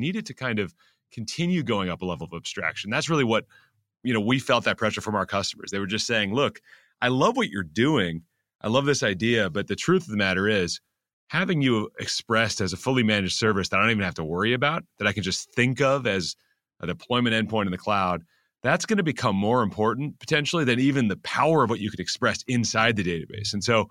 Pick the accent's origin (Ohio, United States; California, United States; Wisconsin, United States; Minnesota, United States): California, United States; I grew up in Silicon Valley